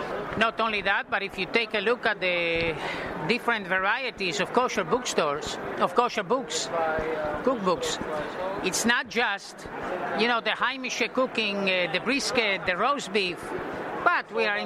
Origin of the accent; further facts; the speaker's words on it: Montevideo, Uruguay; I remember growing up in Montevideo, so there were two things that we used to do every week.